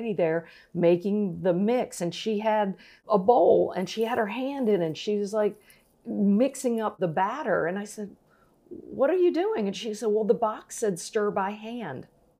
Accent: North Carolina, United States; I come from North Carolina originally, so we talk to everybody.

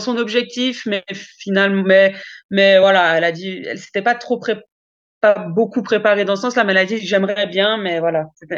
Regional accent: Geneva, Switzerland; now in Valais, Switzerland; on est en Valais maintenant, mais on était à Genève. On est de Genève à la base. Donc, ce côté vraiment collé à la France, en fait. Moi, j'ai la double nationalité. Mes parents sont français.

